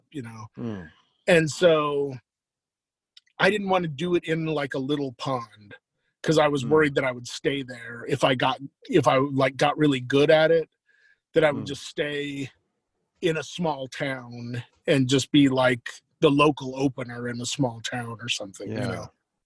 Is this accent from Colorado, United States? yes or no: yes; Colorado, United States; And she goes, no, idiot, where are you from? And I was like, Colorado.